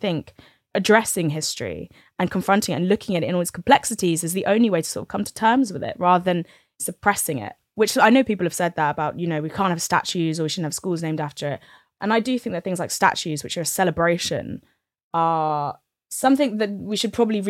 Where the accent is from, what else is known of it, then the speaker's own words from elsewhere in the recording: United Kingdom; there is so much in our history that's unsavory, that doesn't make you feel good about being British.